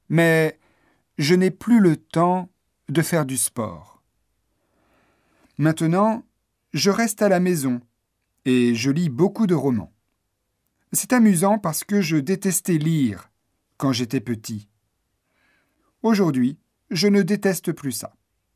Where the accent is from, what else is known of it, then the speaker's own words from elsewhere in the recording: Montagnac, Occitanie, France; now in Japan; Quand j'étais enfant, j'habitais dans une petite ville qui s'appelle Montagnac, dans le sud de la France. Tout le monde se connaissait. C'était sympa. Mais je n'habite plus dans une petite ville aujourd'hui. J'habite dans une très grande ville, Yokohama.